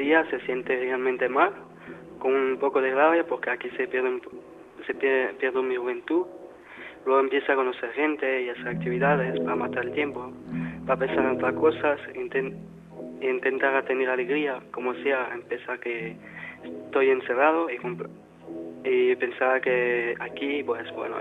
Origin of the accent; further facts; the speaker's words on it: Belgium; tengo 23 años, soy de Bélgica, vivo en alrededor de Bruselas.